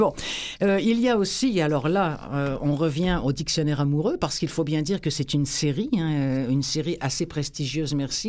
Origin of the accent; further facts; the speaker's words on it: France; now in Canada; en tant que Française, moi, lorsque je suis arrivée ici, bien sûr, ça fait maintenant 27 ans que je suis installée